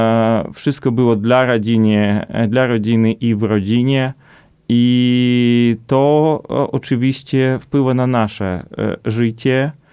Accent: Podlaskie Voivodeship, Poland; kiedyś na wiosce, tu u nas na Podlasiu, za bardzo nie myśleli o jakimś wychowaniu dzieci

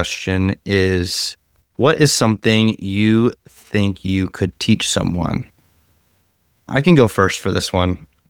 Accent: Brooklyn, New York, United States; I grew up in Brooklyn, but I grew up in a part of Brooklyn that was kind of South Brooklyn.

